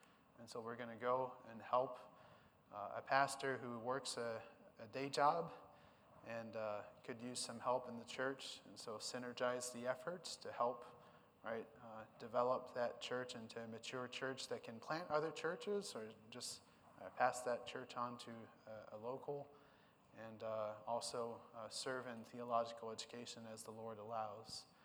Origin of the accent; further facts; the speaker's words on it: French Canada, Canada; I grew up in French Canada. My dad's a pastor there.